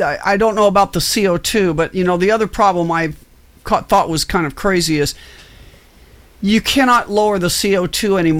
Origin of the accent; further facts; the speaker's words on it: Midwest, United States; also born or lived in Japan; I'm this girl from the Midwest in the U.S., you know, why would I happen to know this?